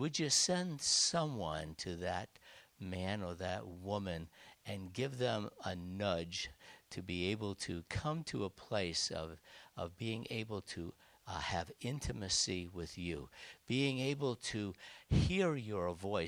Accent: New England, United States; I'm from New England.

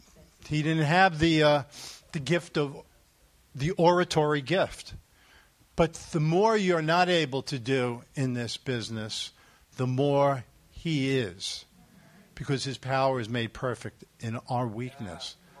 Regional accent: Brooklyn, New York, United States; little did I know that growing up in Brooklyn, New York, I thought that Jesus Christ was the son of Mr. and Mrs. Christ.

